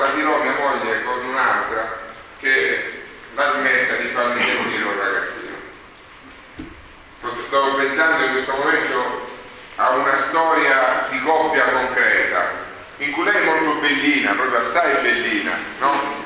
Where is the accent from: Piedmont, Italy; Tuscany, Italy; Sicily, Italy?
Sicily, Italy; Ragusa; Io vengo da Ragusa